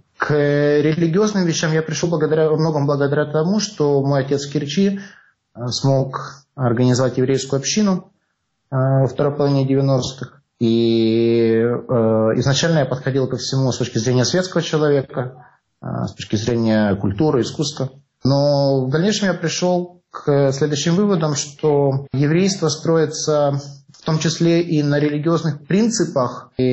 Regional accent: Crimea, Ukraine; я рос в Крыму. И я, скажем так, рос в далеко не богатой, успешной семье.

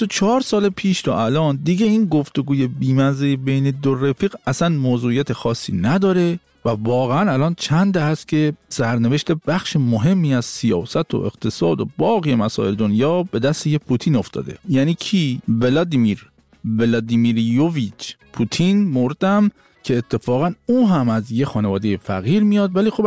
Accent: Shiraz, Fars, Iran; born there; متولد شیرازم هستم

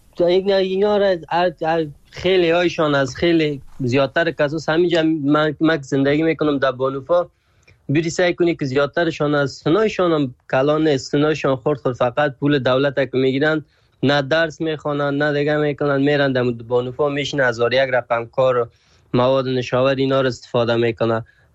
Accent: Afghanistan; بگویم از افغانستان هستم

